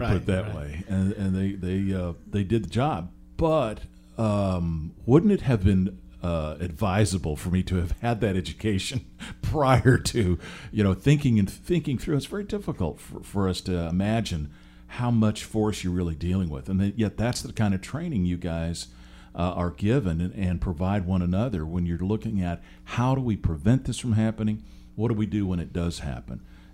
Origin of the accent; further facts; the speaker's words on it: Washington, United States; here I grew up in the Seattle area. It's always wet, so you don't deal with fire.